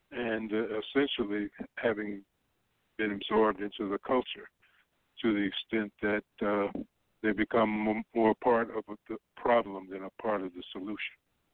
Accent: Virginia, United States; And as I grew up in Virginia, we had segregation, separate but equal

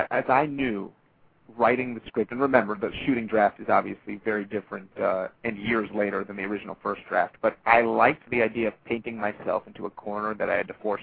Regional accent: New York City, New York, United States; you know, I'm from New York City, he's from Texas, you know, he's a rancher. I've never seen a cow in my life, literally.

